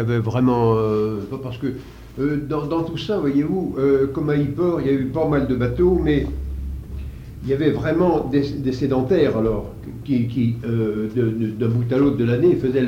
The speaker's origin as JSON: {"language": "French", "town": "Fécamp", "region": "Normandy", "country": "France", "tie": "born there", "said": "Ah non, je suis né à Fécamp."}